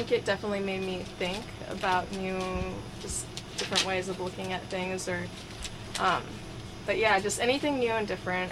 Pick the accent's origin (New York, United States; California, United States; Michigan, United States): California, United States; Santa Rosa; now in Santa Cruz, United States; because I grew up in Santa Rosa